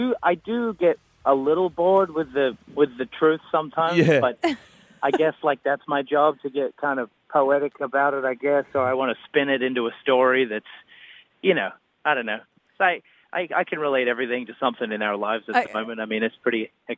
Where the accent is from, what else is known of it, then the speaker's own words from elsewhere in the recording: Australia; I feel like I lose a bit of myself the longer I'm away from Australia.